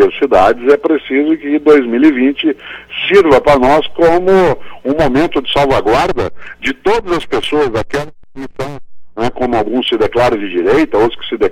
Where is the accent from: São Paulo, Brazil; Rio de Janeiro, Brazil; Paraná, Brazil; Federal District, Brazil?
Paraná, Brazil; Londrina; Londrina, sou pé. Foi colonizado por mineiros, por japoneses e por paulistas. Por isso lá o sotaque mistura, a comida mistura, a música mistura, é uma coisa muito boa.